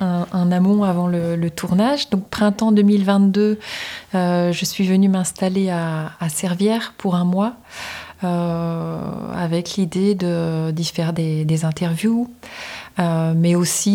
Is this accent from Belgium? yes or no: yes; Brussels, Belgium; Ben moi, je suis bruxelloise depuis une trentaine d'années. Et en ayant grandi ici